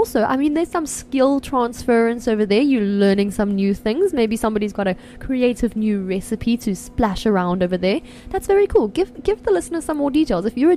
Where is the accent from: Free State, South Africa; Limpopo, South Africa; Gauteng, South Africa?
Gauteng, South Africa; Pretoria; I am proudly South African, even more so a Pretoria girl.